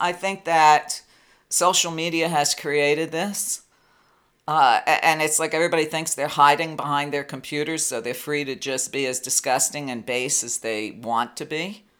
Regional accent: New York, United States; which, of course, is impossible for me as an Italian and as a New Yorker.

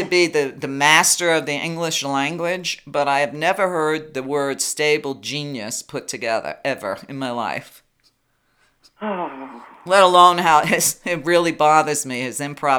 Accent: New York City, New York, United States; I grew up in New York at the same time Trump was doing all his wickedness in New York. Every New Yorker knew he was a liar, a cheat, a con man, and a scumbag, basically.

